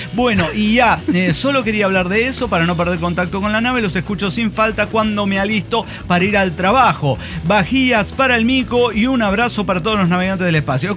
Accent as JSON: {"language": "Spanish", "region": "Oaxaca", "country": "Mexico", "said": "de Oaxaca."}